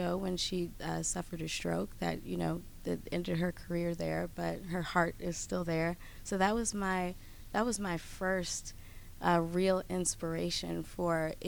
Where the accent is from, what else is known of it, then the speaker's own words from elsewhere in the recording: Toledo, Ohio, United States; now in New York City, United States; I'm from Toledo, Ohio, and I originally moved to New York City to pursue arts career.